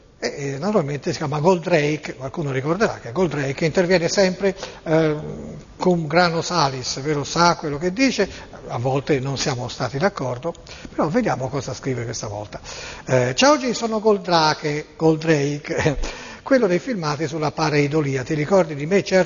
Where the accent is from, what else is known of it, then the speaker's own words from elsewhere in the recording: Tuscany, Italy; io sono toscano, tu sei toscano